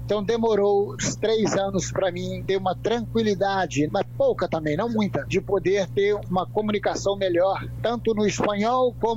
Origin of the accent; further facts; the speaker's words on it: Governador Valadares, Minas Gerais, Brazil; moved away; Eu sou de uma cidade que chama Governador Valadares, Minas Gerais.